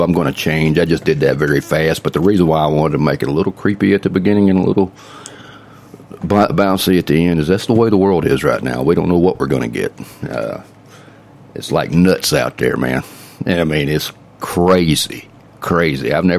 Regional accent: Marietta, Georgia, United States; also born or lived in Dallas, Georgia / Douglasville; But I actually lived in Marietta when I first grew up as a child, till I ended up moving to Douglasville

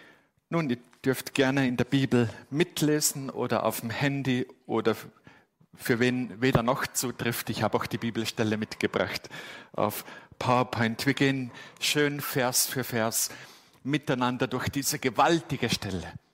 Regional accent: Austria; ich bin aufgewachsen in Österreich als Kind eines Missionars

